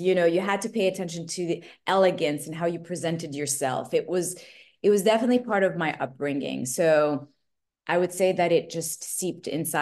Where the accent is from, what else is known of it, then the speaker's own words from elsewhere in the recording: Montreal, Quebec, Canada; Growing up in Montreal was really interesting because you had that sort of Francophone, Anglophone kind of mix.